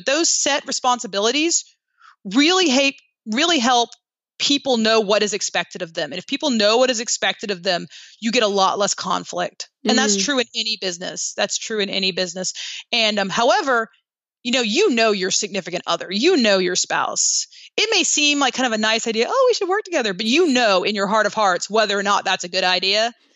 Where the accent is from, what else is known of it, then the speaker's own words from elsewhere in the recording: United States; But I love being American and I'm very American.